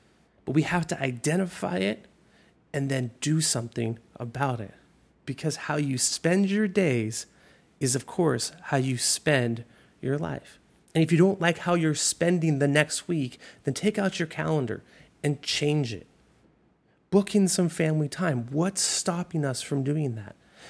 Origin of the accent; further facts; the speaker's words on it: Ontario, Canada; So a province in Canada is like a state, and it's actually where I'm from. I'm from Canada originally